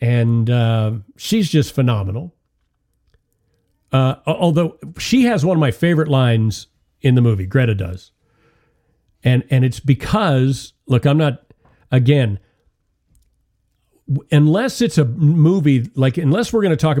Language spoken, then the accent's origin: English; Bible Belt, United States; And it was especially a real thing, like I said, where I grew up in the Bible Belt.